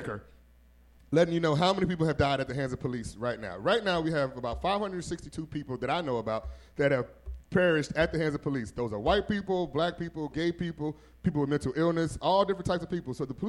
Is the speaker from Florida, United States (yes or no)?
no; Gary, Indiana, United States; Here's what, you know where I'm from. I'm from Gary, Indiana. I'm from where all the gangsters go when they retire.